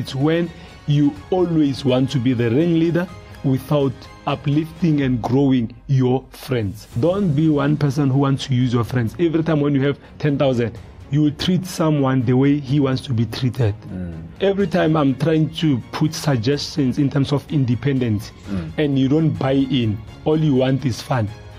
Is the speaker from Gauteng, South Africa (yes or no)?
yes; Soshanguve, Gauteng, South Africa; also born or lived in Limpopo; Then I grew up in Soshanguve. So the social life and the Kasi life combined, I was actually trained at Soshanguve. It's in Pretoria.